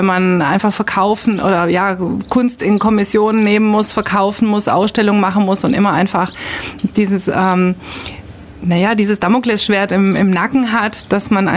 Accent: Frankfurt, Hesse, Germany; now in Ulm, Germany; bin ich kein eingeborener Schwabe, sondern komme eigentlich aus Frankfurt, habe dann Kunstgeschichte, Philosophie und Völkerkunde mit Schwerpunkt Afrikanistik und Altamerikanistik studiert in Mainz, Bonn, Madrid und Zürich.

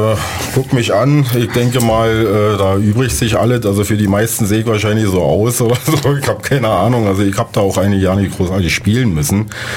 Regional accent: Berlin, Germany; born there; da ich ja gebürtiger Berliner bin

